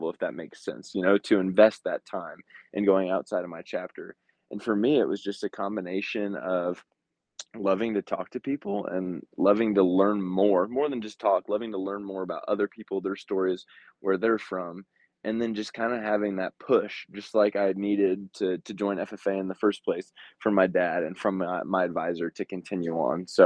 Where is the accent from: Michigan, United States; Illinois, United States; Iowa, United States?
Illinois, United States; Franklin; I'm from Franklin, Illinois, originally, so a little small town of 500 people, 30 minutes southwest of Springfield.